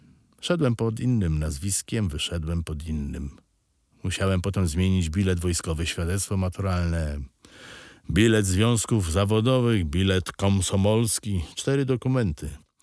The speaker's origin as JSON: {"language": "Polish", "town": "Warsaw", "region": "Masovian Voivodeship", "country": "Poland", "lives_now": "Bytom, Poland", "said": "Jestem warszawiakiem. Żona urodzona w Busku, a mieszkamy w Bytomiu."}